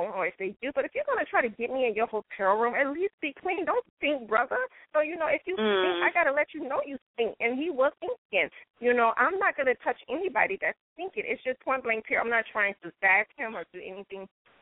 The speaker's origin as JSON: {"language": "English", "town": "Chicago", "region": "Illinois", "country": "United States", "said": "But I learned quickly because I am from Chicago. So, you know, I'm from the home of pimp gangsters and hustlers."}